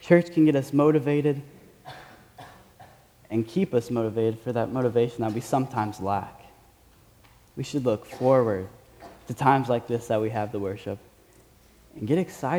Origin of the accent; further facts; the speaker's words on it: Omaha, Nebraska, United States; my state, which is, I'm from Omaha, Nebraska